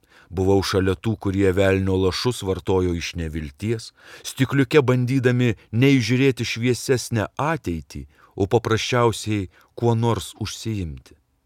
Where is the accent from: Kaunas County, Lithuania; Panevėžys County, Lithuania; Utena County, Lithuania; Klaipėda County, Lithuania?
Panevėžys County, Lithuania; Panevėžys; moved away; Taip, išvažiavau iš Panevėžio, tačiau išsivežiau jį kartu su savimi kaip neišdildomą įspaudą savo sieloje, išsivežiau tikėjimą ir pasitikėjimą.